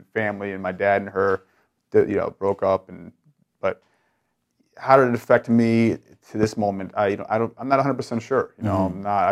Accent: Chicago, Illinois, United States; But, you know, growing up in Chicago, a lot of fights, just a lot of chaos

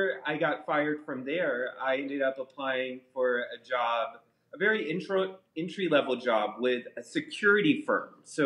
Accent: North Carolina, United States; moved away as an adult; Well, you know, I lived in North Carolina for all of my life until I was, I guess, 36, 37

